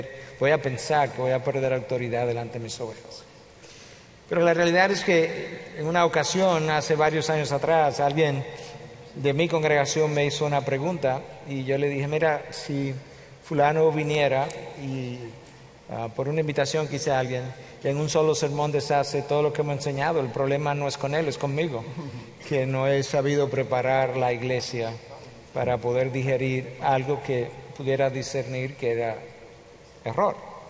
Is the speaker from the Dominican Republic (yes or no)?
yes; Dominican Republic; en dominicana decimos